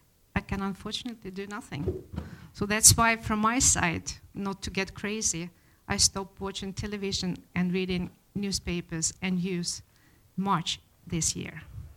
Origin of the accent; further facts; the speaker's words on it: Arkhangelsk Oblast, Russia; the Kargopol in Arkhangelsk fylke, you can say, where I'm coming from Arkhangelsk.